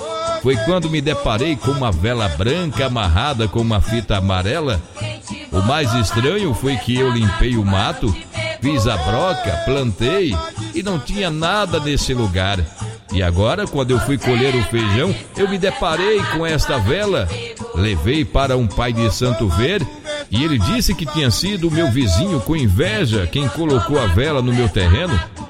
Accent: Brotas de Macaúbas, Bahia, Brazil; sou de Brotas de Macaúbas, na Bahia.

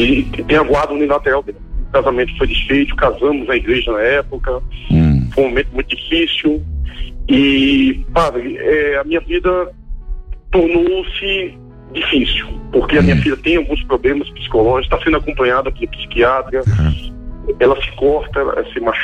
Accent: Recife, Pernambuco, Brazil; now in Brasília, Brazil; minha mãe é de Recife, eu sou de Recife também, mas estou em Brasília, tá, nesse momento

